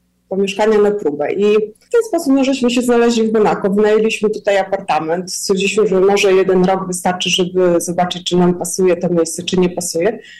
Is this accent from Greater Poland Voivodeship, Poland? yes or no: no; Warsaw, Masovian Voivodeship, Poland; moved away; Są momenty, kiedy tęsknię za Polską, za jedzeniem, przede wszystkim za tym pochodzę z Warszawy też, więc za dużym miastem.